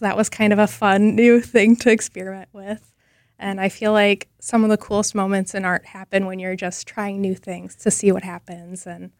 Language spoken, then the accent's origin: English; Neenah, Wisconsin, United States; now in Milwaukee, United States; I did. I grew up in Neenah, Wisconsin. So yeah, I definitely grew up with a love of nature